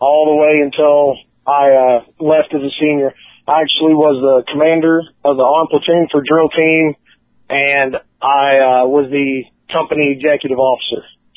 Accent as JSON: {"language": "English", "town": "Newnan", "region": "Georgia", "country": "United States", "tie": "born or raised there", "said": "Born and raised in Noonan, Georgia."}